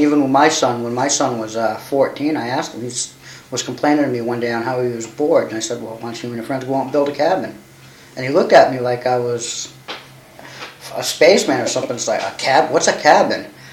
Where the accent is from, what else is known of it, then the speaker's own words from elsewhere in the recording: Lewiston, Maine, United States; also born or lived in Brunswick, Maine; I was born in Brunswick, Maine. In 1964. And did you grow up in Brunswick? No, I grew up mostly in Lewiston, Auburn.